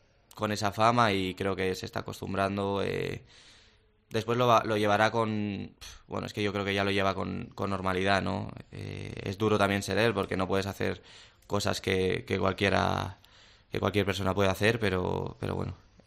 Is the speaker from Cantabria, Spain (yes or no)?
yes; Soto la Marina, Cantabria, Spain; tenía una vida de estar en Soto la Marina, mi pueblo, casi cada tarde con mis amigos